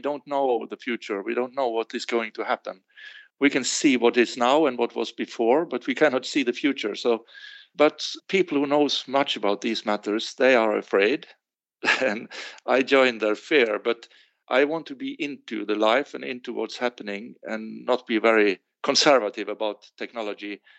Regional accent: Bergen, Vestland, Norway; I'm in Bergen, my hometown where I live and work.

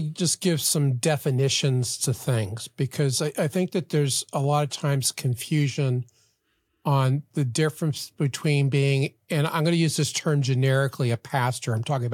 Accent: Texas, United States; I assist over six different states. Of which Texas, my home state, is one of them.

